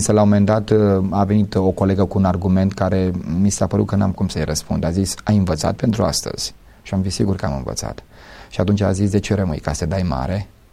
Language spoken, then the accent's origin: Romanian; Onești, Bacău County, Romania; now in Bucharest, Romania; venind undeva din provincie, sunt de loc din Onești, din județul Bacău, venind de București